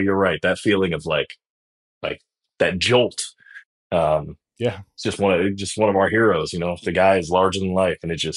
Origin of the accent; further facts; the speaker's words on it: Akron, Ohio, United States; I grew up in Akron